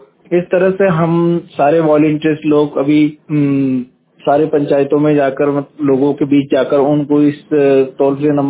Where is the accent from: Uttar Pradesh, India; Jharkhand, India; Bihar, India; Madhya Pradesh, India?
Madhya Pradesh, India; Bokrata; ग्राम बोकराटा तहसील पाटी जिला बड़वानी का निवासी हूं